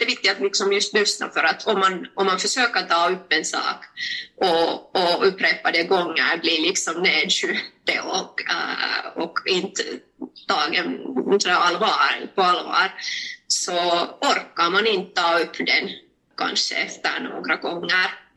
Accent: Finland; mina föräldrar kom från ett annat land, men jag ser ut som finländsk, och det har ju aldrig blivit ifrågasatt att jag är helt finländskt.

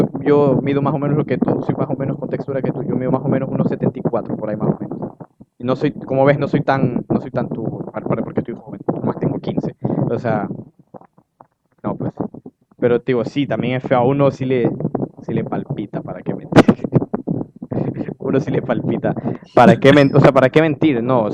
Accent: Ecuador; los que somos ecuatorianos, que me imagino la gran mayoría de los que están en el directo son de Ecuador

